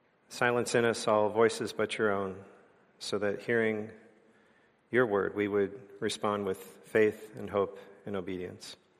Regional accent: California, United States; also born or lived in Vancouver, Canada; I grew up in San Francisco area, just south of San Francisco, and I don't think I ever saw a bald eagle anywhere in sort of that part of California.

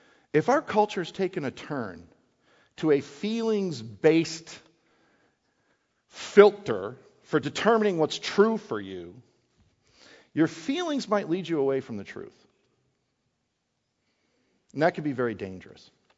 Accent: Wisconsin, United States; Growing up in Wisconsin, don't worry, it doesn't apply to any of you directly. It's an old story.

